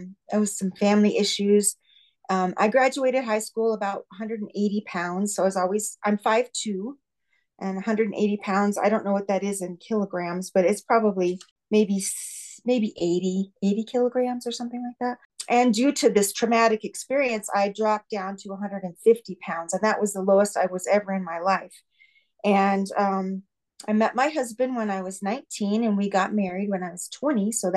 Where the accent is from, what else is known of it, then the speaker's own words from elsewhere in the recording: California, United States; born there; So I was born in California as a chubby child.